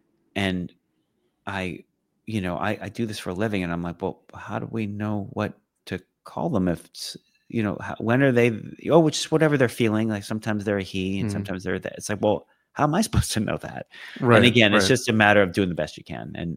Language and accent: English; Boston, Massachusetts, United States; you know, I'm from Boston and we say certain things